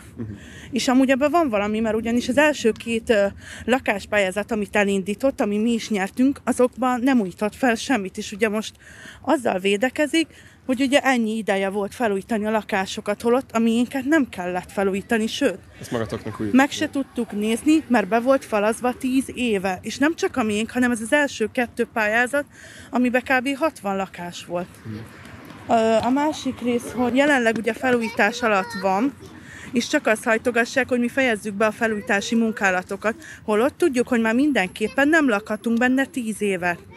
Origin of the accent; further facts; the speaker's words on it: Budapest, Hungary; born there; Mi, hát én ide születtem, és 25 éves elmúltam. 8. kerületi lakcímen van születésem óta